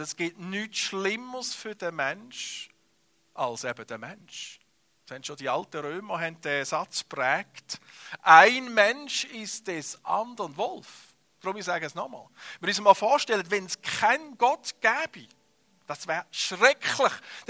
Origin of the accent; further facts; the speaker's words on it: Appenzell, Switzerland; Ich bin im Appenzellerland aufgewachsen. Würde man mir ja nicht geben, von der Länge her. Aber der Grund ist, weil meine Mutter eine Bernerin ist. Und ich bin in einer grossen Familie aufgewachsen, vor allem im Mannenhaushalt.